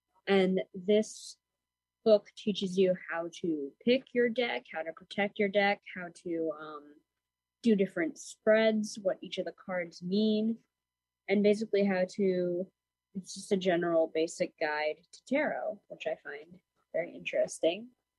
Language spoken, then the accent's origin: English; Hudson, New York, United States; I am also from Hudson.